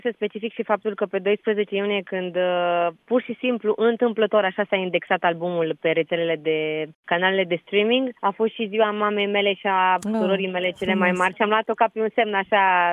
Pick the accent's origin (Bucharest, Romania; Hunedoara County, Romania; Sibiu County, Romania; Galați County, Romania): Hunedoara County, Romania; Deva; eu provin dintr-o familie, deja se știe, foarte numeroasă, suntem 11 copii, am crescut la Deva într-o casă modestă, cu o situație modestă